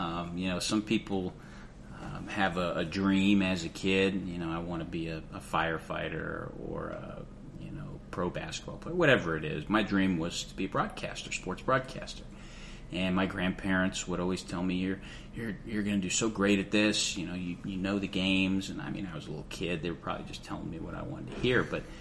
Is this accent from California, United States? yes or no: no; Indiana, United States; moved away as an adult; now in Asheville, United States; Well, I've been in Asheville for almost 10 years now. Growing up, I grew up in Indiana. I was a big Indiana Hoosiers fan.